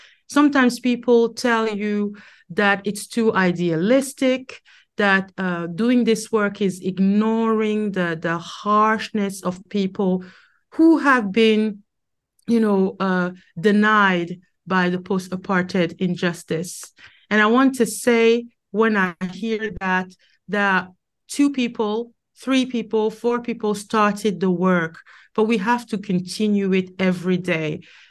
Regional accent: Cameroon; Ooh, I come from Cameroon.

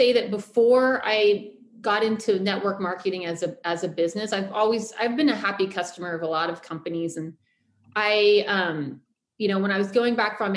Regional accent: Pennsylvania, United States; now in California, United States; I grew up in Pennsylvania. I moved around different states over time. I always loved to travel. Ended up on the Golden Coast of California

